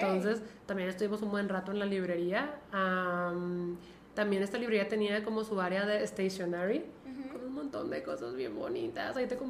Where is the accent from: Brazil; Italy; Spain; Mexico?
Mexico; nosotros somos mexicanos